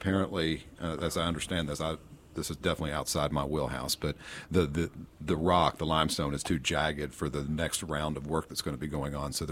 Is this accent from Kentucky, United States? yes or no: yes; Williamstown, Kentucky, United States; now in Lexington, United States; Williamstown, Kentucky.